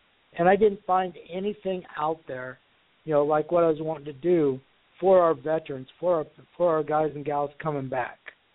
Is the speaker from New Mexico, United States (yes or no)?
no; Iowa, United States; I'm based out of Iowa. I'm born and bred in Iowa.